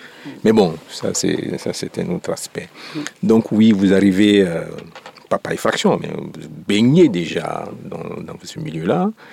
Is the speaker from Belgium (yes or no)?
no; Côte d’Ivoire; chez nous, en Côte d'Ivoire, il y avait aussi dans les églises, l'église, il y avait l'école catholique. Et moi, mes parents font l'école catholique.